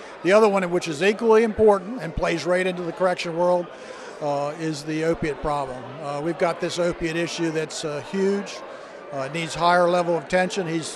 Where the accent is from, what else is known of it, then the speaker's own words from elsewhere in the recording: Seaford, Delaware, United States; I think my hometown, Seaford, is a good example, and he mentioned Seaford. We've got a huge facility down there that has about 100, 150 people working there.